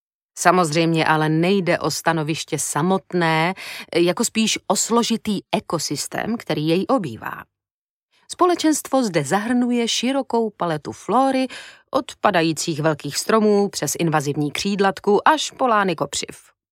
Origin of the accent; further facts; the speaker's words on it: Ostrava, Moravian-Silesian Region, Czechia; born there; Určitým způsobem se vracím ke svým rodným kořenům. Narodila jsem se v Ostravě, podivně roztahaném městě, jehož obyvatelé by se klidně vešli na čtvrtinu skutečné rozlohy.